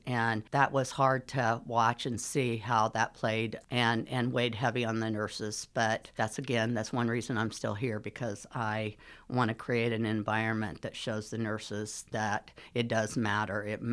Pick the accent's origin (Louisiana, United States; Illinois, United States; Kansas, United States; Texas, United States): Kansas, United States; Topeka; I was born and raised in Topeka.